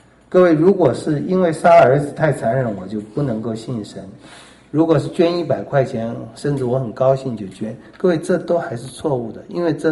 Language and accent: Chinese; China; 就我们中国人注意物质方面的部分，但我们中国人另外一个部分又非常注意的就是面子。